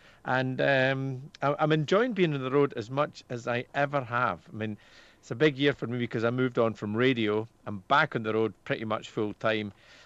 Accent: Scotland, United Kingdom; I grew up in Perthshire, Rob. Beautiful rural Perthshire, villages like Callander and Killin.

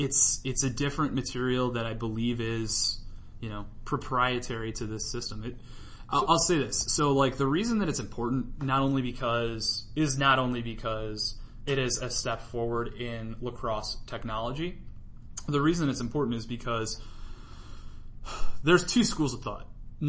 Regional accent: Cleveland, Ohio, United States; I grew up playing lacrosse in Cleveland, Ohio.

